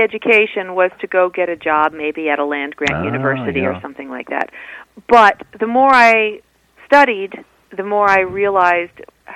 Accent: New York, United States; And I grew up in Appalachian culture. So down in the valleys, people were commuting into Albany, New York, into the capital, and were professional and things like that.

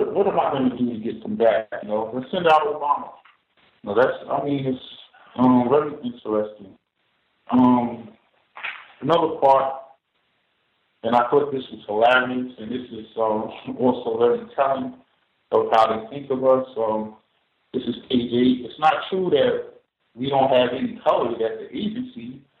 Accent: New York, United States; Good evening to all. … from New York.

